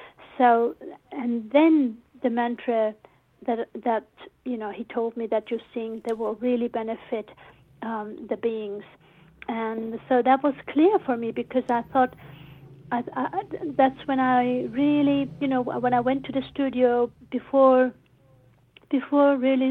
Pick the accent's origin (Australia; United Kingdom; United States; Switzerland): Switzerland; as you know, I did not grow up in Tibet. I grew up in Switzerland, mm-hmm. and so I carry the two worlds in within me.